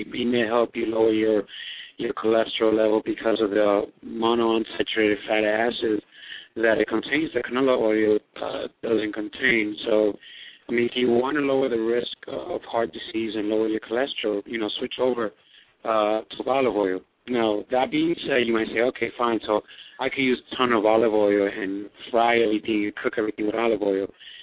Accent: New York, United States; You know, I'm a New Yorker originally, so I'm looking forward to the Giants beating up on the Patriots.

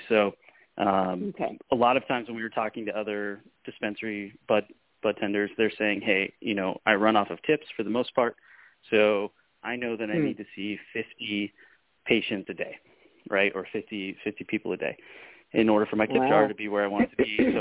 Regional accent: Spokane, Washington, United States; We've been running pilots at dispensaries, medical centers here in Arizona and back in my hometown of Spokane, Washington.

